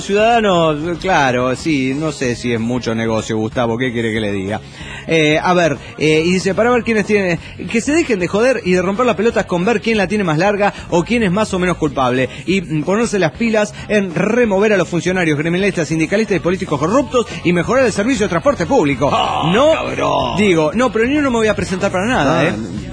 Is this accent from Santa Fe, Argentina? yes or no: yes; Santa Fe, Argentina; de Santa Fe, de Argentina.